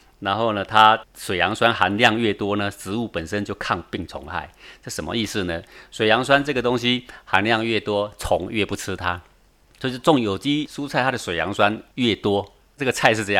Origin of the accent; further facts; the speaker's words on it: Taipei, Taiwan; 然后我们台北人买来吃